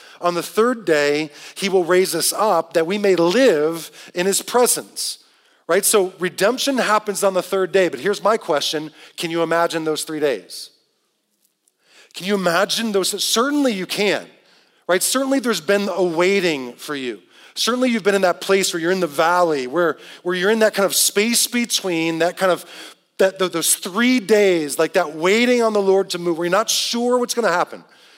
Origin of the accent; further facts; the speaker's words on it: Detroit, Michigan, United States; I grew up in Detroit, got to go back there a couple of weeks ago.